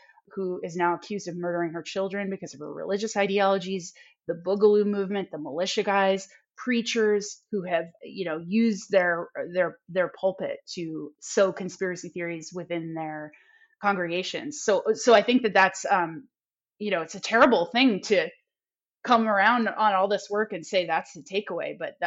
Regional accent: Oregon, United States; because I was raised in Oregon

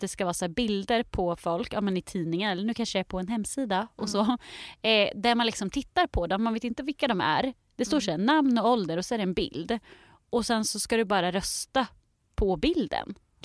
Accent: Linköping, Östergötland, Sweden; i Linköping där jag kommer ifrån

